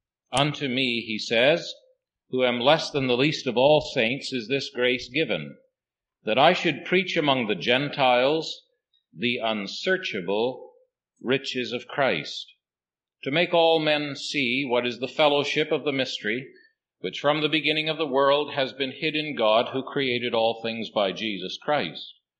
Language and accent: English; Canada; And I appreciate you receiving me, even if I am a Canadian.